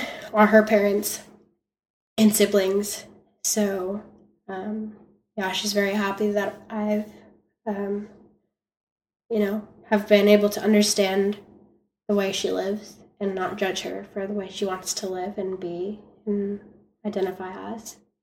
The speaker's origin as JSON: {"language": "English", "region": "Florida", "country": "United States", "tie": "born or raised there", "said": "I grew up in the South, and I went to church for 8 years, and my grandparents raised me for about 8 years in Florida."}